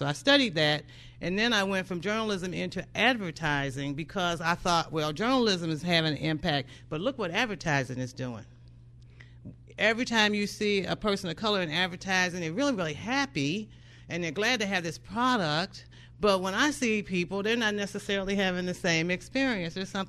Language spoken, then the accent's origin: English; Chicago, Illinois, United States; When I was growing up in Chicago, a long time ago, I had a birthday on Sunday